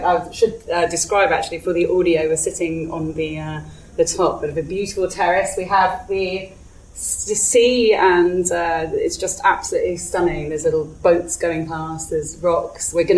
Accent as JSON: {"language": "English", "town": "Malaga", "region": "Andalusia", "country": "Spain", "tie": "born or raised there", "said": "I grew up in Malaga, in Costa del Sol."}